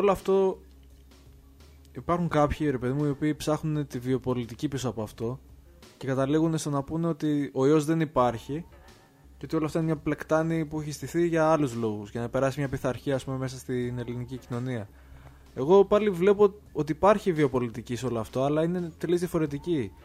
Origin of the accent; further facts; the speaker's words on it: Lavrio, Attica, Greece; γιατί είμαι από το Λαύριο και στο Λαύριο έχουμε μόνο κέντρο υγείας.